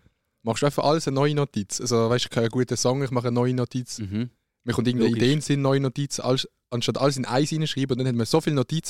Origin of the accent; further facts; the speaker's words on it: Basel, Switzerland; nein, einfach Basel. Ich sage auch den Leuten immer Basel. Also wenn sie fragen, von wo kommst du, sage ich Basel.